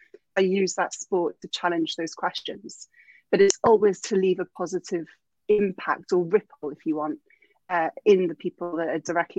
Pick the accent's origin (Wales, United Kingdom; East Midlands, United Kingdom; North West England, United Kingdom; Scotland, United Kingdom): Wales, United Kingdom; now in London, United Kingdom; I'm Welsh. I'm turning 44 next month. I now live in a house here in London, but that's a new feature from 3 weeks ago. I'm very nomadic.